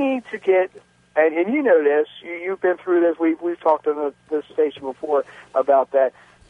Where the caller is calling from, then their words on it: Gamber, Maryland, United States; Gamber, Maryland.